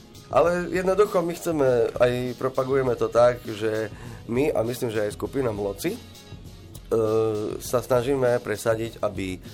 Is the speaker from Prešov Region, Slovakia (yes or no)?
yes; Prešov, Prešov Region, Slovakia; už som doma tu, z Spišskej Rado sme doma v Prešove